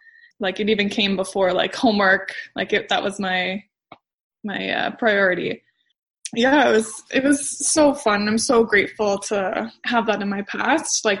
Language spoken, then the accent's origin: English; Pickering, Ontario, Canada; So I'm on Chemung Lake, but I'm from Pickering, Ontario.